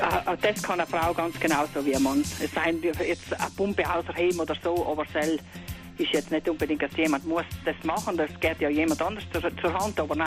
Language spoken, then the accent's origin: German; Bavaria, Germany; Ich bin ja Bayerin